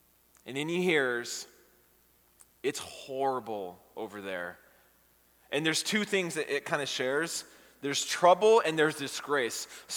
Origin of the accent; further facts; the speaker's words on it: West Covina, California, United States; now in Orange County, United States; I grew up in West Covina, so my way of trying to relate to this is in the far-off distant land of West Covina. I lived there from about 2 to when I got married, about 23. And so the bulk of my life was in West Covina. And now we've been in Orange County for a while.